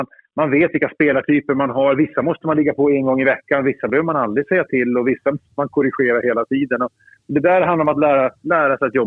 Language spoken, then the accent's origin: Swedish; Luleå, Norrbotten County, Sweden; Jag följde ju fotboll som ung kille hemma i Luleå.